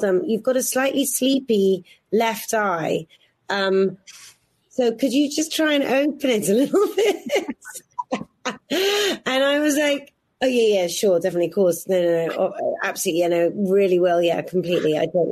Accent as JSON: {"language": "English", "region": "South East England", "country": "United Kingdom", "said": "I'm a girl from Oxfordshire."}